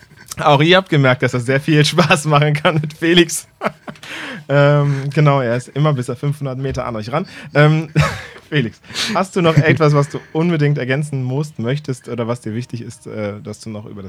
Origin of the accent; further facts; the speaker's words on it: Bonn, North Rhine-Westphalia, Germany; Ja, ich komme aus Bonn, ich habe gesagt, Kölner Karneval.